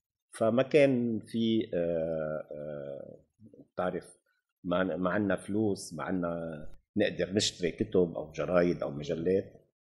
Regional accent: Bourj Hammoud, Mount Lebanon, Lebanon; ونحن خلقنا وتربينا ببيروت. أنا كنت موجود بمنطقة شعبية، خلقت بمنطقة شعبية اسمها برج حمود.

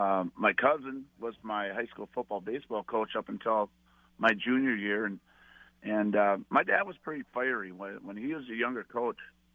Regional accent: Bird Island, Minnesota, United States; if you were a kid growing up, a boy growing up in Bird Island, Lake Lillian, I mean, you just played football.

